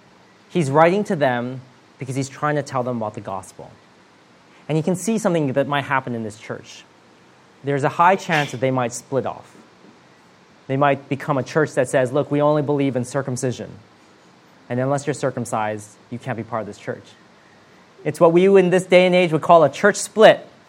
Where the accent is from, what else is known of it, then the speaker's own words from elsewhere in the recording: United States; moved away; When I first came to this country from the States, growing up in America, there's a lot of churches in the city I grew up